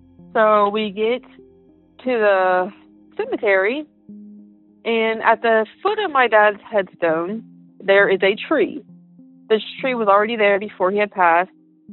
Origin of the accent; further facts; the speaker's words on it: Columbus, Ohio, United States; I am from Columbus, Ohio.